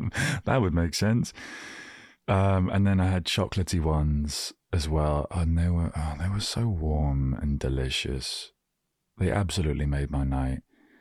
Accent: South of England, United Kingdom; I'm from the South

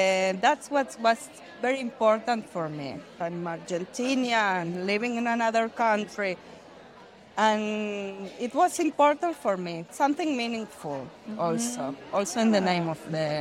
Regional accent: Israel; We are from Israel, and we are here at the Barcelona Knit that it's amazing.

